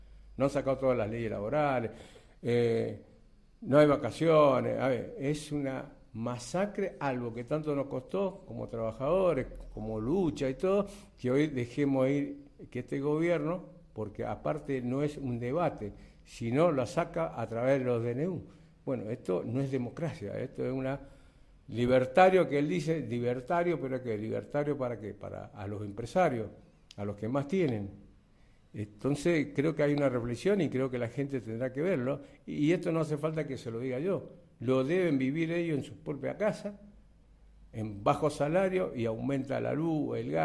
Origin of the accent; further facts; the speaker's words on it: Argentina; El llamado es de ser solidario, somos argentinos, siempre lo fuimos